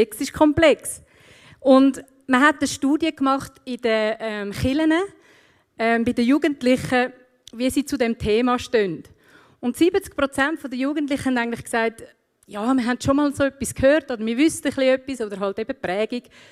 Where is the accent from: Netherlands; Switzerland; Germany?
Switzerland; wir sind Schweizer und Gott weiss das auch und hat es mit einberechnet, ist kein Problem für ihn.